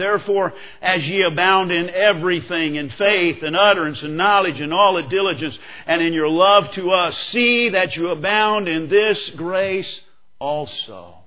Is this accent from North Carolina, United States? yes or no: no; Kansas, United States; I never was big growing up in Kansas on that hugging stuff.